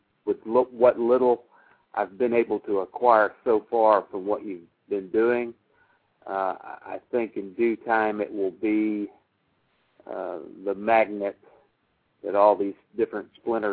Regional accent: Columbus, Mississippi, United States; in Columbus, Mississippi. Danny Bedwold was one of the attendants from my hometown there

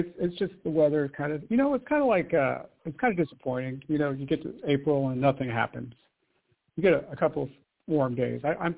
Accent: California, United States; born there; also born or lived in Philippines; I wasn't born on the island. I was born in California, as a matter of fact.

